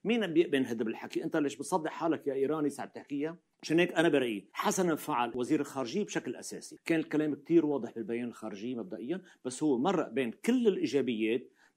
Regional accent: Lebanon; بالنسبة لنا كلبنانيين سياديين وطنيين لبنانيين منا إيرانيين

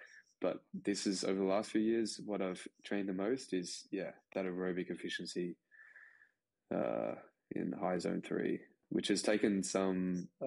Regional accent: Australia; But also, like, as an Australian, we have our nationals course.

